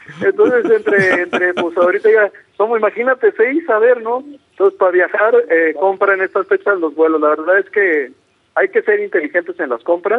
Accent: Tijuana, Baja California, Mexico; acuérdate que yo soy de Tijuana y de toda la parte de la frontera

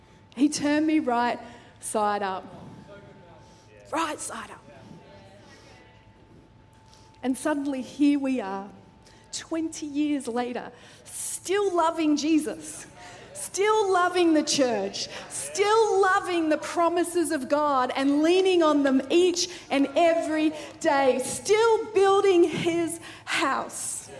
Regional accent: Victoria, Australia; I grew up in Victoria on a goat farm.

